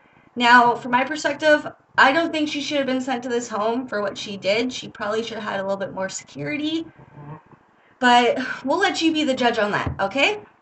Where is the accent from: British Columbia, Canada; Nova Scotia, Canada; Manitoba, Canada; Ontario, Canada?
Ontario, Canada; Midland; because I am from Midland, Ontario.